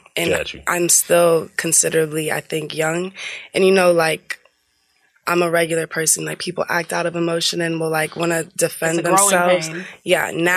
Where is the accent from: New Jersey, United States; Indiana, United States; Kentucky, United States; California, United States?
Kentucky, United States; Because, like, I'm from Kentucky. My mom's a dentist, and my dad's a lawyer.